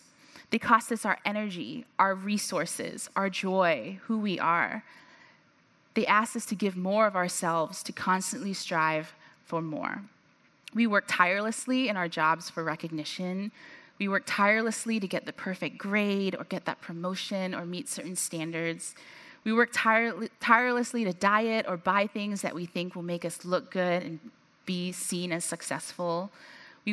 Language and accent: English; Hong Kong; I grew up in Hong Kong.